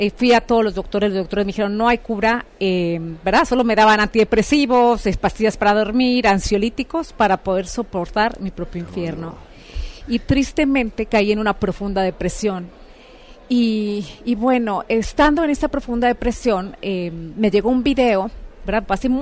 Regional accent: Mexico; now in Guatemala; como buena mexicana iniciando sus vacaciones

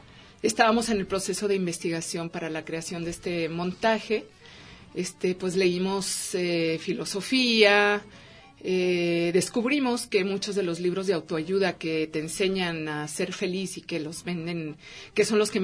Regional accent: Chihuahua, Mexico; Bueno, el apellido es de Guerrero, Chihuahua. Yo crecí en Chihuahua, Chihuahua.

